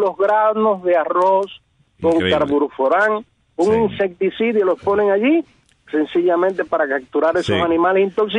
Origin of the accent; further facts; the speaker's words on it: Puerto Padre, Las Tunas, Cuba; De Puerto Padre, Las Tunas.